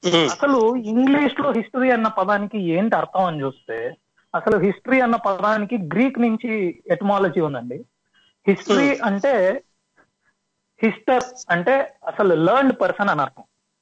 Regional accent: Hindupur, Andhra Pradesh, India; Actually నా స్వస్థలం హిందూపూర్ అండి.

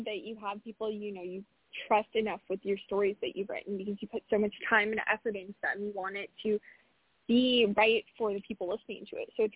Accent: Long Beach, California, United States; I'm a SoCal native. I'm from Long Beach, so it's really fun to just see and learn more about the city that I've grown up in.

